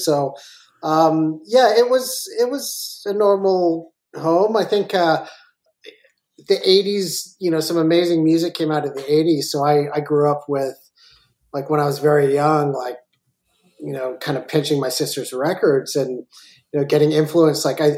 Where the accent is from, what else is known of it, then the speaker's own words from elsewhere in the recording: Belleville, Ontario, Canada; also born or lived in Torquay, England; I was born in England. I was born in Torquay, and I moved to the Belleville area probably 1980. So I was about four at that time.